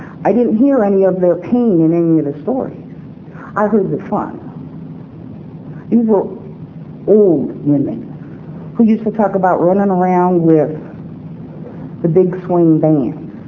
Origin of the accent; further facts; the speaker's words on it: Cleveland, Ohio, United States; moved away; I am the youngest of seven kids, and I was born in Cleveland, Ohio, in the projects. And I did not know that that was not a place to be from until I moved away.